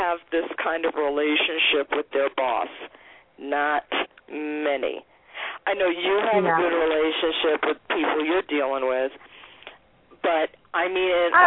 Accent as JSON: {"language": "English", "region": "New York", "country": "United States", "said": "I'm a New Yorker who had a Bible-thumping dad"}